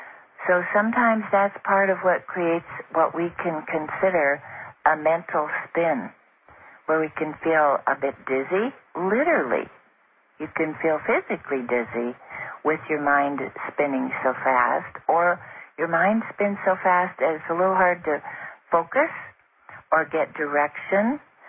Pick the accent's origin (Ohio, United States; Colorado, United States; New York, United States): Colorado, United States; And, you know, I grew up in Colorado, and I remember driving home one night